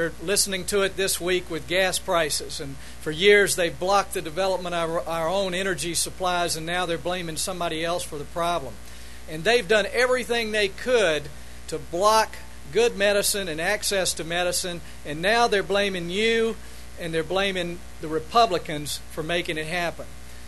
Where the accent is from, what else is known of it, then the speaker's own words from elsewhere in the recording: South Carolina, United States; from South Carolina